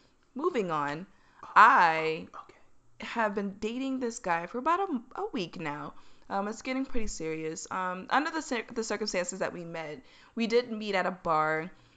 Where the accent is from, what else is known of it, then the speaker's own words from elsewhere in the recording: Maryland, United States; You know, we're both from Maryland.